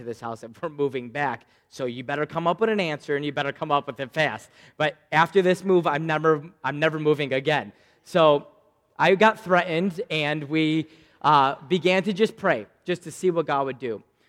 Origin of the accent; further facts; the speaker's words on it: Spencerport, New York, United States; I grew up in Spencerport. Me and my wife had our four kids in Spencerport. We bought our first house in the village of Spencerport.